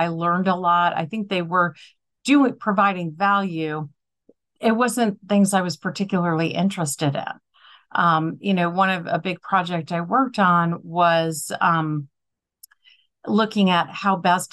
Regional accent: New York, United States; coming from the small girl school, growing up in New York, I just needed to broaden my horizons.

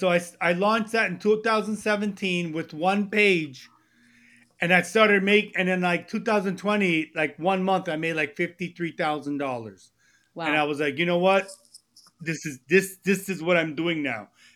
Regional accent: Manhattan, New York, United States; I grew up in Manhattan. We jumped the turnstile.

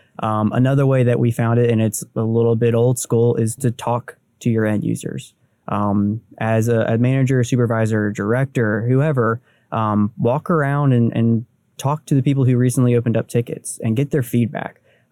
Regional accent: South Carolina, United States; I'm from South Carolina. I just make up.

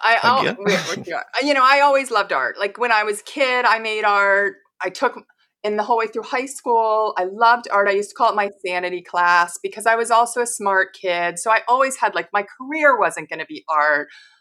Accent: Pittsburgh, Pennsylvania, United States; And I was growing up in Pittsburgh.

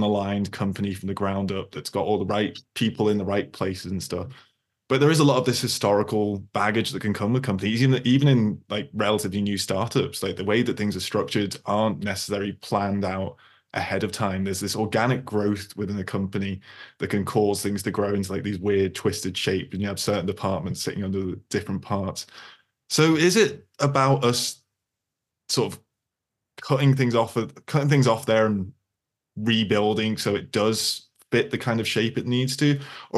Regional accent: United Kingdom; I mean, as a British person, I know all too well about politeness getting in the way of us getting stuff done.

